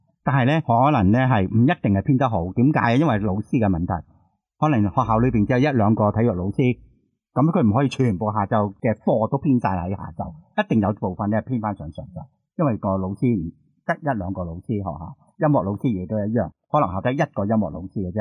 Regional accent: Hong Kong; 我哋香港人传统都有讲

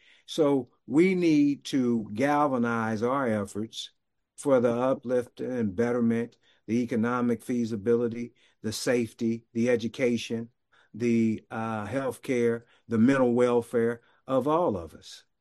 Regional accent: University City, Missouri, United States; My hometown of University City, St. Louis, has more Chinese businesses in a mile square block than there are Black businesses in that town.

